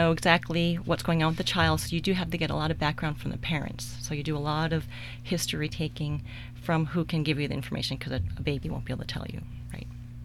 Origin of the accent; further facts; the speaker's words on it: New York City, New York, United States; So I'm from New York City and my parents immigrated from South Korea.